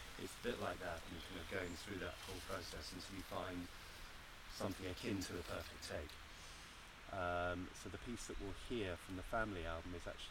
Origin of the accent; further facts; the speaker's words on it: Brighton, South East England, United Kingdom; All the locations were in and around my hometown of Brighton.